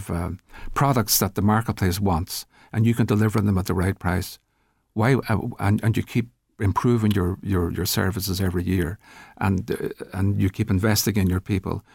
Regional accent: Letterkenny, County Donegal, Ireland; And I grew up near Letterkenny, where factories came and went, and it was just considered normal.

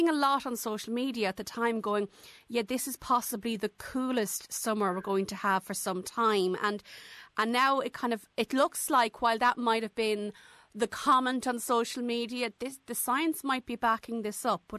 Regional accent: Midlands, United Kingdom; And for me, looking at it as somebody born and raised in the Midlands, it seems unusually early in the season to have that level of water.

